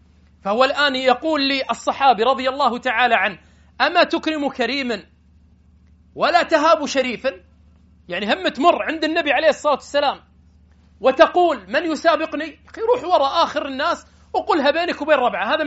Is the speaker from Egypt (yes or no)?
no; Kuwait; عندنا بالكويت